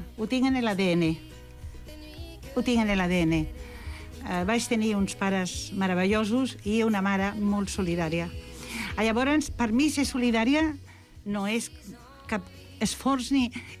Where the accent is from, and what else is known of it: Catalonia, Spain